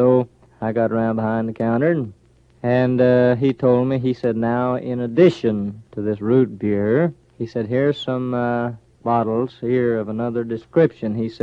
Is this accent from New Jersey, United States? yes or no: no; Okemah, Oklahoma, United States; born there; I was born there in July the 14th, 1912.